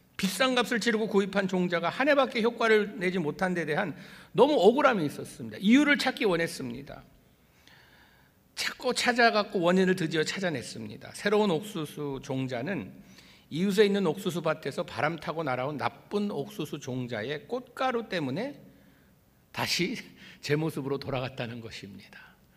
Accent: South Korea; now in United States; 우리가 한국을 떠나 이민자로서 미국에 와서 산다는 이것은

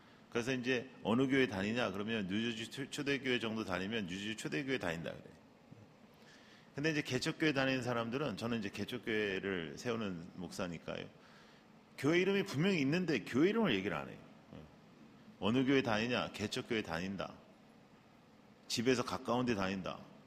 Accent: United States; also born or lived in South Korea; 저는 저희 아버님께서 미국에서 목회를 하셔서 이제 제가 초등학교 6학년 때 이제 미국으로 이민을 왔습니다. 그래서 이제 미국에서 컸습니다.

